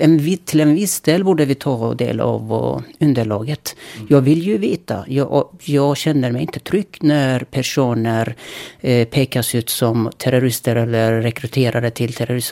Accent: Sweden; Jag är som sagt en svensk politiker.

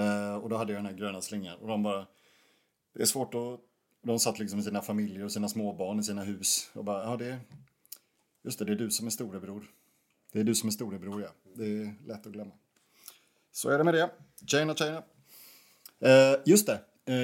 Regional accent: Östergötland, Sweden; born there; Jag är också född i Östergötland.

